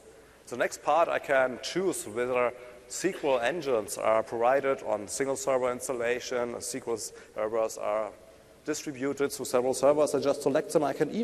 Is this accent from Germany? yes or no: yes; Germany; I'm from Germany.